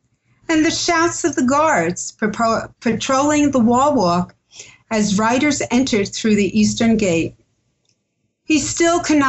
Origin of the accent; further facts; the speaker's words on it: United States; accent: American; But then I found out that Brits like my American accent, so that's okay.